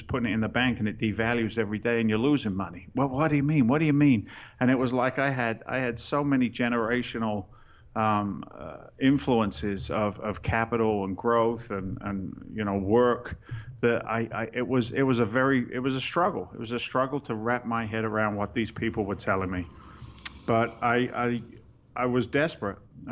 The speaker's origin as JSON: {"language": "English", "region": "England", "country": "United Kingdom", "moved": "yes", "lives_now": "United States", "said": "I'm an immigrant to the States. I came here in 86 from England. I'm a working class guy."}